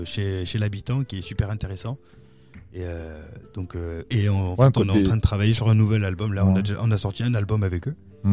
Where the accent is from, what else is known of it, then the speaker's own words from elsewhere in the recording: Toulon, Provence-Alpes-Côte d'Azur, France; les gars que je regardais en vidéo chez moi à Toulon